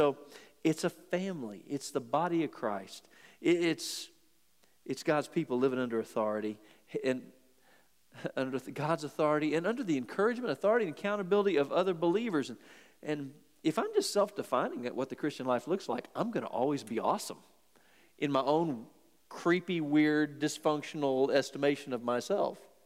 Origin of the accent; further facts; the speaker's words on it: Victoria, Texas, United States; when I was a kid growing up in Victoria, Texas